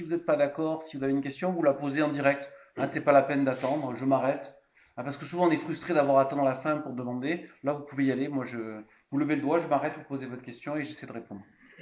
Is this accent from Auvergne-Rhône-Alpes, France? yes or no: no; Marseille, Provence-Alpes-Côte d'Azur, France; Donc, je viens de Marseille.